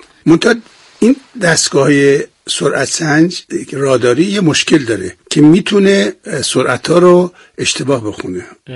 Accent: Yazd, Iran; also born or lived in Khur and Biabanak; به نام بیازی که اونجا متولد شدم. تا کلاس پنجمم در اونجا بودم ابتدایی، که حالا ماجرای مدرسه هم خیلی جالبه که بگم براتون. بعد دیگه اومدم یزد و دیگه دیپلم رو یزد گرفتم.

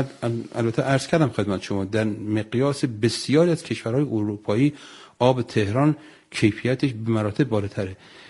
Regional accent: Kerman, Iran; بنده اهل کرمان هستم

